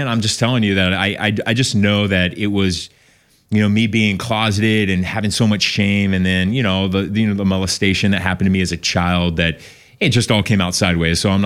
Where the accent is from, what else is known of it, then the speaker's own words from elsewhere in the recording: Corona del Mar, California, United States; I grew up in Corona del Mar, so in Laguna Beach. So this is my hometown.